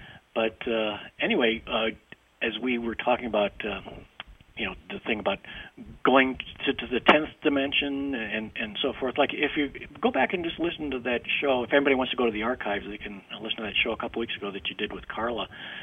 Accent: United States; like we're both from the United States

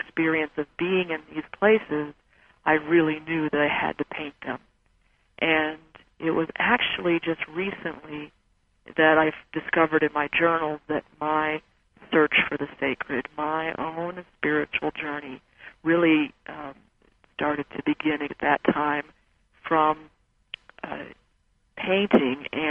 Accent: Michigan, United States; And growing up in Michigan, my whole education around history was the European view, and I had no idea that anyone ever lived in the Southwest.

